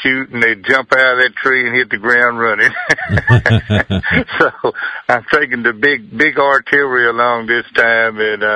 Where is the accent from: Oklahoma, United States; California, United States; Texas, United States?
Texas, United States; And I'm from East Texas over there where we hunt.